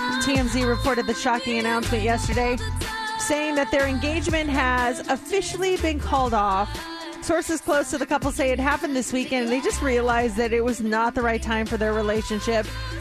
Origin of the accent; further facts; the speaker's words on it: Colorado, United States; there was a girl with my same name in Colorado, and I'm from Colorado.